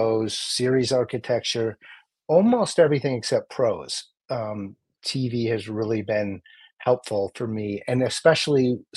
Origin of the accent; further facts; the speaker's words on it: Minnesota, United States; Oh yeah, I mean, I grew up in Minnesota.